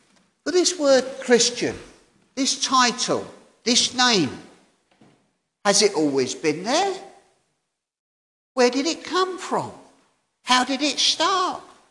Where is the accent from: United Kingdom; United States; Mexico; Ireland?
United Kingdom; England; And this porter was shocked because he was an Indian chappie and I'm English.